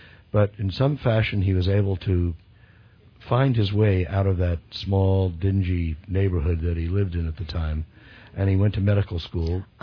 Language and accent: English; Elizabeth, New Jersey, United States; I grew up in Elizabeth, New Jersey.